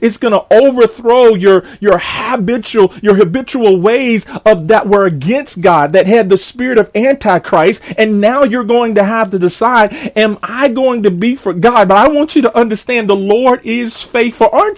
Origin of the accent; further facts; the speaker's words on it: McLeansville, North Carolina, United States; I remember as a young kid and growing up in McLeansville